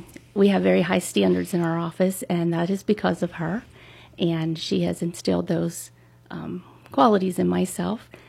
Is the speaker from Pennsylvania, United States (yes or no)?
yes; Pennsylvania, United States; Well, I am born and raised in Butler County. I've lived here all my life.